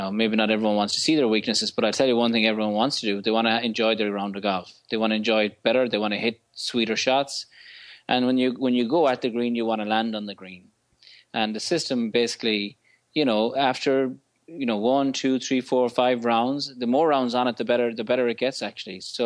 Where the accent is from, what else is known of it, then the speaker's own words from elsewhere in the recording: Ireland; moved away; I like to share so that I engage in a conversation with my buddies in Ireland, because I'm from Ireland. I miss the country.